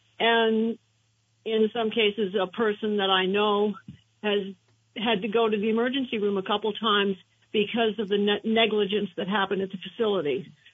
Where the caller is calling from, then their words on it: Vermont, United States; I'm calling from Southern Vermont.